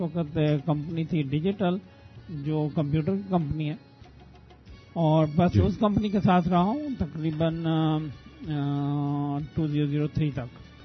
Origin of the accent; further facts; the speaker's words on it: Multan, Punjab, Pakistan; جی ملتان سے تعلق ہے میرا